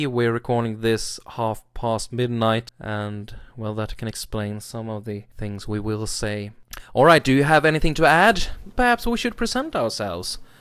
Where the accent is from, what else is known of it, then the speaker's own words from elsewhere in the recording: Sweden; English is a second language; another reason, I guess, and that's that we are, both of us, Swedes.